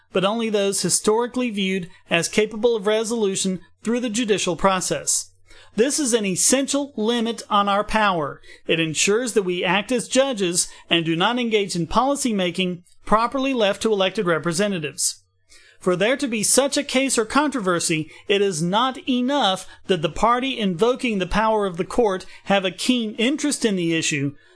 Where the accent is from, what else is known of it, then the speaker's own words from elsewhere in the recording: North Carolina, United States; my home state of North Carolina shamefully passed a similar constitutional amendment.